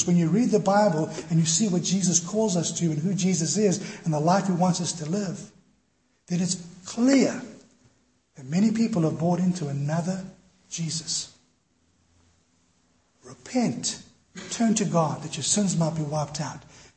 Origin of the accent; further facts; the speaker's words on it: Roodepoort, Gauteng, South Africa; from Florida Hills in Rudderburg in South Africa. That's where I'm from.